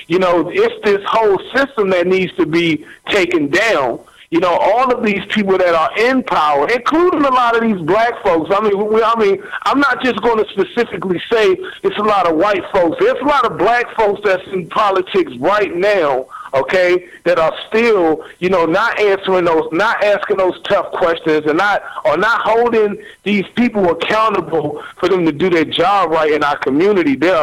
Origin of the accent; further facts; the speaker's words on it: Washington, District of Columbia, United States; also born or lived in Texas; now in Missouri, United States; I've only been in Missouri for 3 years. I'm actually from Washington, D.C., so a lot of stuff is a little bit different.